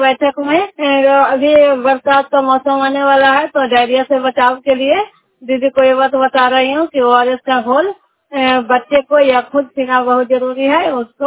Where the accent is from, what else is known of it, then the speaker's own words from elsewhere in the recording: Nagarnausa, Bihar, India; मैं नगर नौसा ब्लॉक के रहने वाली हूँ